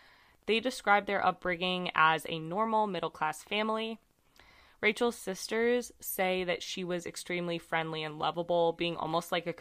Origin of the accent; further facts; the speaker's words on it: United States; this helped me picture it because I'm American and dumb